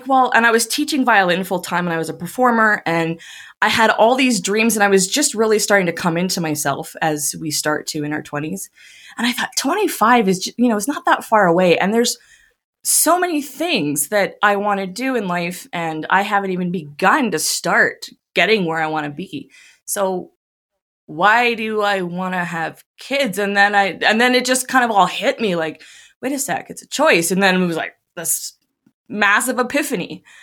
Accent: Canada; I am from Canada, currently living in Canada, out west

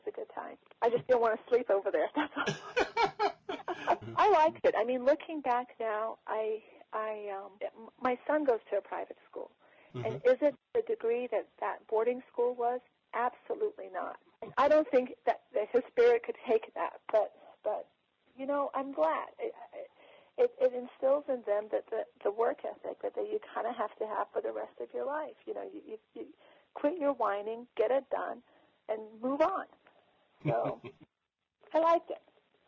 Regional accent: Salt Lake City, Utah, United States; also born or lived in Iran / England; So I was born in Iran, but I actually grew up in Salt Lake City, Utah. We lived in England for 3 or 4 years, but then we migrated here to the United States after the revolution.

